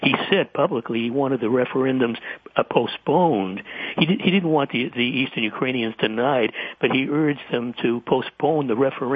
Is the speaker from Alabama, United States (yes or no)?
no; Boston, Massachusetts, United States; And I think I mentioned something about I grew up in inner city Boston.